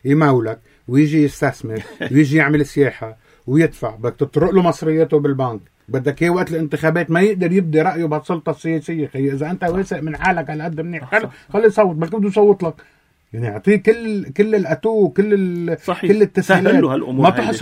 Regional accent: Lebanon; أنا كلبناني موجود بلبنان

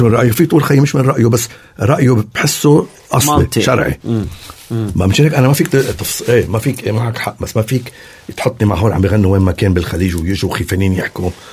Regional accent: Lebanon; مش عم بحكي انا كغنية، بحكي انا كشعب لبناني

